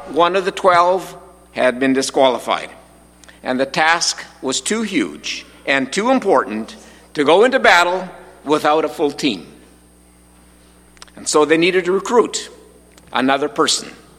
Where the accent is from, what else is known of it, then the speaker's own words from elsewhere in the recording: Saskatoon, Saskatchewan, Canada; which of course is my team since I come from Saskatoon